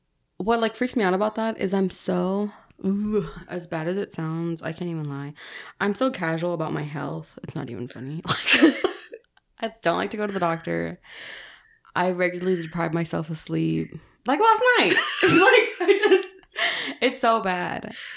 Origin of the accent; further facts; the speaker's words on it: Austin, Texas, United States; when I was growing up in Austin